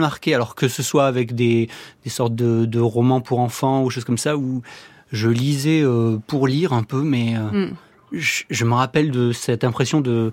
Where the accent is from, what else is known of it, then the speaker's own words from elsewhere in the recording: Pyrenees, France; moi, je viens des Pyrénées, mais pas du tout du milieu agricole.